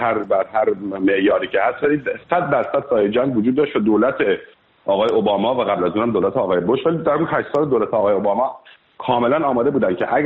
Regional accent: California, United States; و عرض کنم بزرگ شما 33 سالمه، شهروند ایالت کالیفرنیا هستم، هرچند که الان در تگزاس هم.

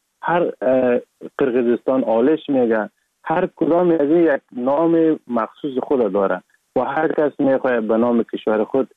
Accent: Sheberghan, Jowzjan, Afghanistan; born or raised there; also born or lived in Sar-e Pol

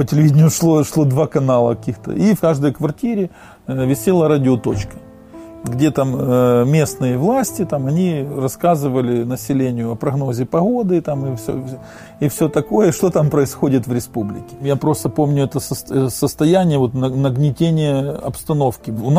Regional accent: Ukraine; Когда вот сейчас начались в Украине события, вот эти вот, я как украинец, это уже коснулось меня лично

